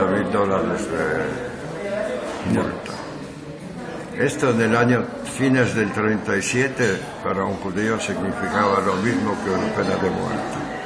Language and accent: Spanish; Poland; born there; Spanish is a second language; Sí, nací en Polonia.